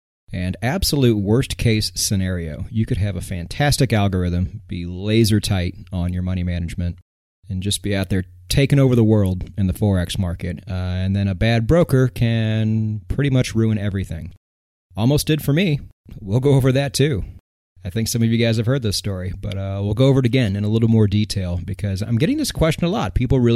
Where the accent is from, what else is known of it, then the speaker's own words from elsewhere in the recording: United States; I'm American. We have like 4 or 5 legitimate choices out here.